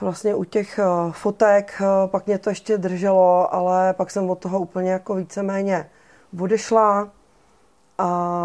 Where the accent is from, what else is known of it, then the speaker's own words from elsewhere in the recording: Pardubice, Pardubice Region, Czechia; Já jsem původně z Pardubic.